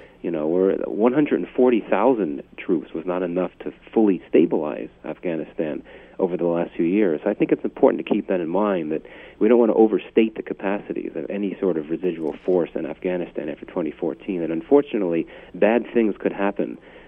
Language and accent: English; United States; as an individual, as an American, I think it's time to leave